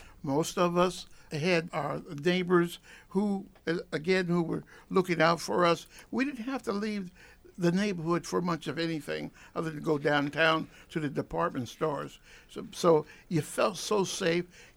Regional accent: Rochester, New York, United States; And he came over and, oh, where are you from? Oh, Rochester, New York.

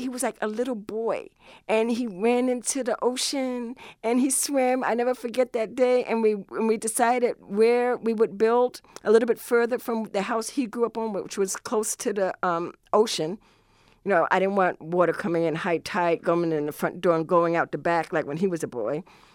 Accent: New York City, New York, United States; And like I said, I was born and raised in New York. I mean, I lived my first 23 years in New York City.

